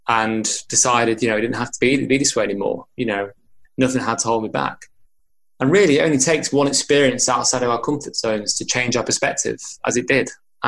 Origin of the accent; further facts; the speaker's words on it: Chester, North West England, United Kingdom; Carried the torch from my hometown of Chester.